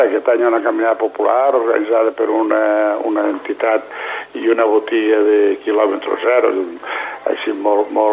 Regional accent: Lleida, Catalonia, Spain; som gent de Lleida per Lleida, som botigues portades per gent de Lleida amb propietats de gent d'aquí

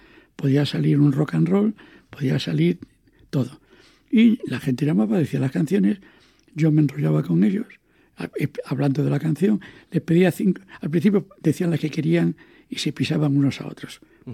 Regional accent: Asturias, Spain; Como yo soy asturiano

